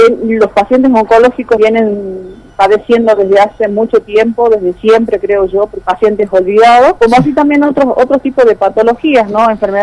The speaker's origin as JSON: {"language": "Spanish", "country": "Argentina", "said": "como argentinos tenemos derechos, como enfermos tenemos derechos"}